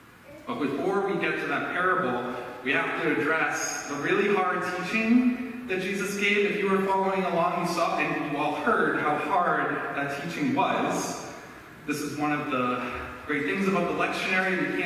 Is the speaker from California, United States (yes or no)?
no; Maine, United States; so I grew up in Maine, and all of my family is still here in New England